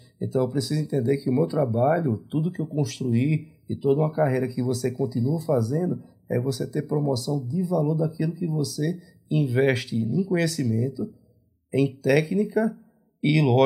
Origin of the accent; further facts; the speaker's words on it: Alagoas, Brazil; now in Minas Gerais, Brazil; Então, eu sou de Alagoas, então muitas vezes eu tenho, e cada local, aqui a gente está em Minas